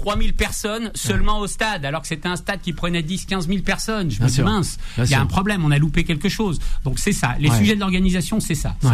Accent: France; born there; Moi-même, je suis franco-algérien, je suis né en France

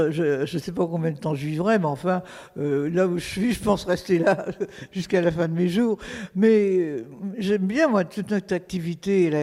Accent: Longwy, Grand Est, France; Moi, je suis Lorraine, je suis née à Longwy.

